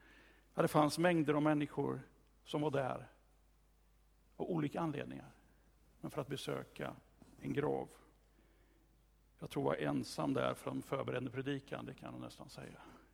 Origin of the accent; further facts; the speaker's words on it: Kumla, Örebro County, Sweden; På mina föräldrars grav som är i Kumla, det är, som är min hemort.